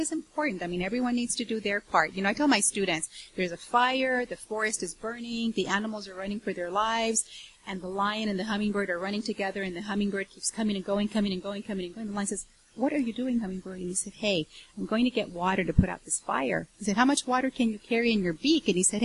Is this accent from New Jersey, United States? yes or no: no; Nogales, Arizona, United States; I grew up in Nogales.